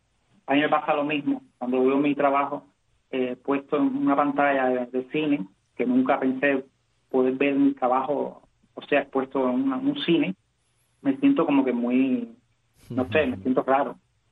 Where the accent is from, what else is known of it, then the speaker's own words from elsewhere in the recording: Cuba; la cubanía que traigo conmigo de Cuba, y la traeré siempre, porque soy cubano, estoy aquí, estoy donde esté, en África, estoy en el país que esté, soy cubano